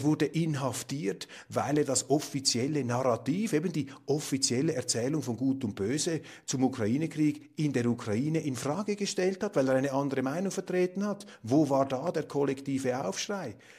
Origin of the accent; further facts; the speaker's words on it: Switzerland; Aber meine Damen und Herren, wir als Schweizer, wir als Kleinstaatler, wir dürfen doch nicht größenwahnsinnig werden.